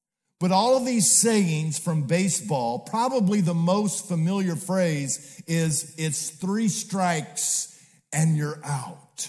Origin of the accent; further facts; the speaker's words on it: Midwest, United States; I was raised in the Midwest. I just am not used to this West Coast stuff.